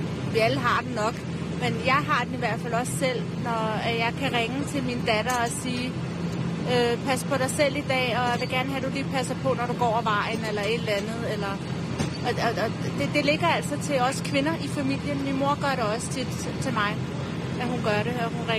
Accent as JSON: {"language": "Danish", "country": "Serbia", "said": "når jeg er nede og besøger min familie dernede, hvor jeg kommer fra. Eller hvor jeg også kommer fra, i Serbien."}